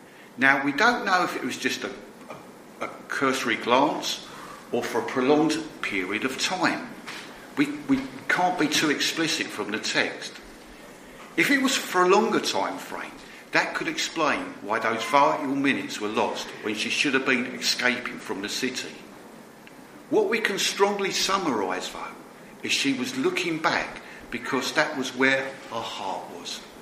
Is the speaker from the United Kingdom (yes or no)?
yes; London, United Kingdom; I grew up mainly in South and North London, so I saw lots of traffic, high rises, hustle and bustle. I didn't see a lot of agriculture or ploughs, though.